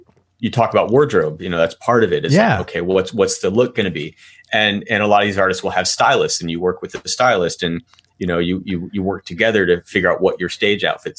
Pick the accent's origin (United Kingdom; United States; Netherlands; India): United States; Pittsburgh, Pennsylvania; also born or lived in Baltimore; You know, it's like I was born in Pittsburgh. We lived in one suburb, then we moved to Baltimore for a short bit, then moved back to Pittsburgh for a few years in a different suburb.